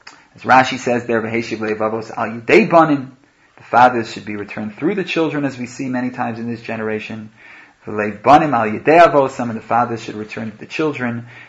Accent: New York City, New York, United States; but I'm a New Yorker, so I'm not exactly convinced that Chicago exists.

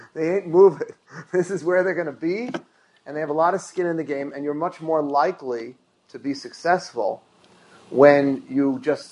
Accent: Forest Hills, New York, United States; Yeah, she told us about Forest Hills. I'm from Forest Hills.

